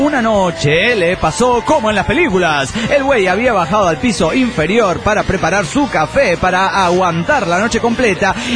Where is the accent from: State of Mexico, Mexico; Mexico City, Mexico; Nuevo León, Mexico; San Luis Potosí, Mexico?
Mexico City, Mexico; now in Austin, United States; siempre fiel escucha el Pollo Doche desde Austin, Texas. Hola … del DF mexicano.